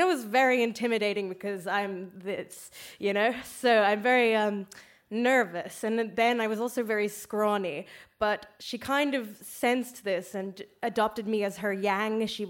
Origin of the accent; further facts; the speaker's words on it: Australia; I'm going to clarify this quickly. I'm from Australia.